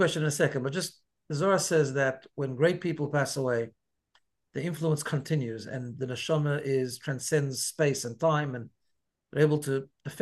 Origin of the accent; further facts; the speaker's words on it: South Africa; when I grew up in South Africa, but when I was 13